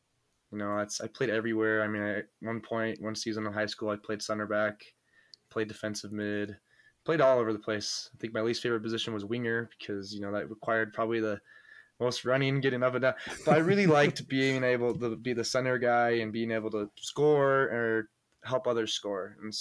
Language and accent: English; American Fork, Utah, United States; I'm from American Fork, Utah.